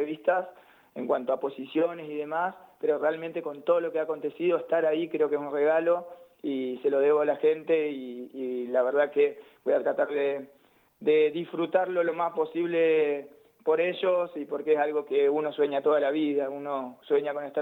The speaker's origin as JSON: {"language": "Spanish", "town": "Zapala", "region": "Neuquén", "country": "Argentina", "said": "es imposible no sentirse zapalino. Además, el zapalino, vos sabés, tenemos esa fuerza, esa garra que es propia, que sos de Zapala"}